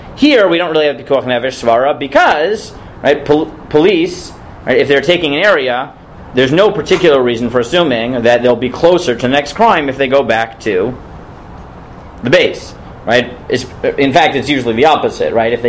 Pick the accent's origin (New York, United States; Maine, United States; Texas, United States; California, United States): New York, United States; Staten Island; at least like I know where I grew up in Staten Island